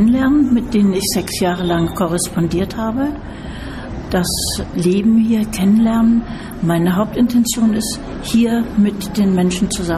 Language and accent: German; Tübingen, Baden-Württemberg, Germany; ich komme aus Tübingen und ich bin Rentnerin